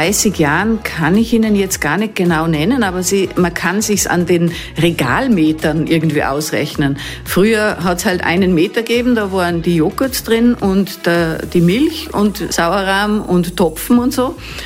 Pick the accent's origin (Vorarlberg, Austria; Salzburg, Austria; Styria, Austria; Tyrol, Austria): Vorarlberg, Austria; Ich bin jetzt zum Beispiel in Vorarlberg aufgewachsen.